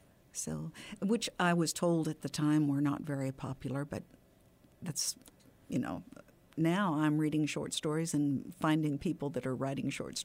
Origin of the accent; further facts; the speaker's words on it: Texas, United States; I was raised in Texas.